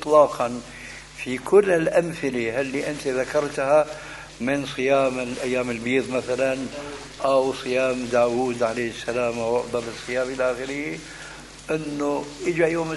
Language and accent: Arabic; Syria; بس بدنا كما يقولون عندنا في الشام بدنا نسطح